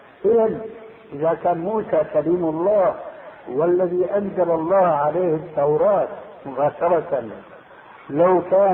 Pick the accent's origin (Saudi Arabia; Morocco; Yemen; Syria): Syria; تلقفها بعض العامة عندنا في سوريا